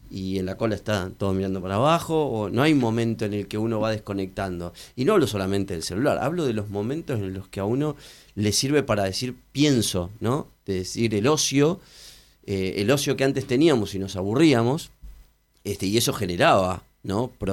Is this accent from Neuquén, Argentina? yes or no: yes; Neuquén, Argentina; De Neuquén, llegué hoy a la mañana